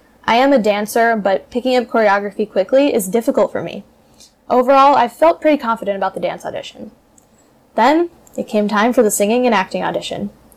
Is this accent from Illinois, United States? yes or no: yes; Chicago, Illinois, United States; born there; also born or lived in Connecticut; I was born in Chicago, and shortly after, I moved to Connecticut, where I spent the first 5 years of my life.